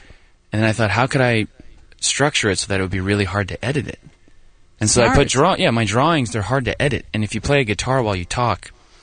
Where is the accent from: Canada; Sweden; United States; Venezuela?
United States; New Jersey; I think, even though I'm from Jersey, I still could use a little help.